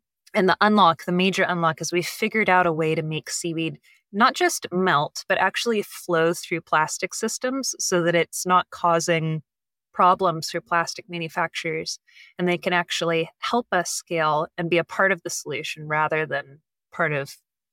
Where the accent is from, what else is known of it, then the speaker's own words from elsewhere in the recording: California, United States; I grew up in Monterey Bay area, which is famous for the Monterey Bay Aquarium and Big